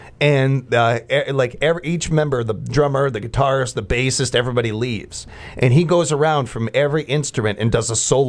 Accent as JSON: {"language": "English", "region": "England", "country": "United Kingdom", "said": "I'm from England, where the history comes from."}